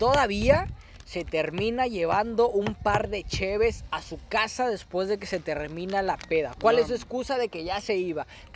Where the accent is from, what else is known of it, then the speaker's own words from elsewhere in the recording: Monterrey, Nuevo León, Mexico; Yo como regio, tú como regio, sabemos que eso es un vil mito.